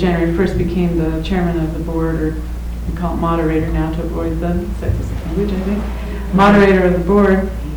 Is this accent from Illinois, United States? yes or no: no; Ephrata, Washington, United States; I'm from Ephrata, Washington, which is a small, 5,000 people community near Moses Lake.